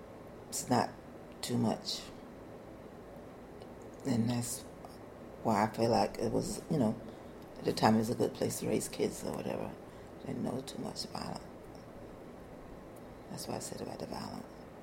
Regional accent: Florida, United States; also born or lived in Georgia; Well, I am from Florida. I was born in Georgia, and I was raised in Florida.

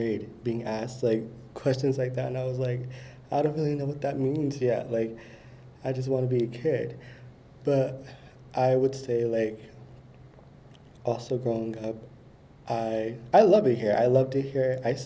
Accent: Hudson, United States; For me, growing up in Hudson, it always felt very like quiet here.

